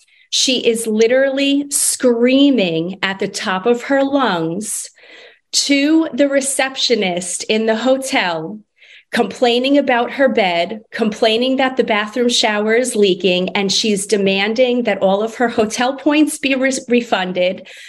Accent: New Jersey, United States; No offense to New Yorkers. I'm originally from Jersey, so no offense.

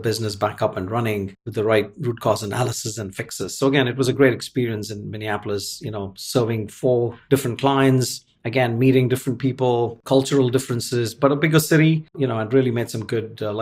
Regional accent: India; for being an Indian and not eating red meat

